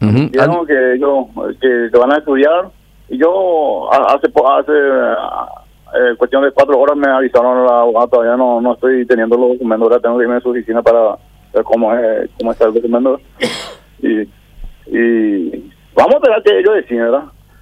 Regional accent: Paraguay; como paraguayo

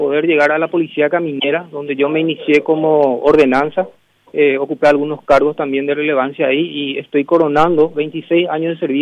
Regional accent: San Lorenzo, Central, Paraguay; Soy de San Lorenzo, ¿verdad? Criado y malcriado ahí.

